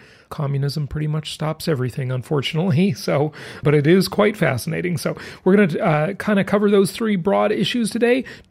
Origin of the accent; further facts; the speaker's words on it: Los Angeles, California, United States; Okay, so they're in LA. I grew up in Los Angeles.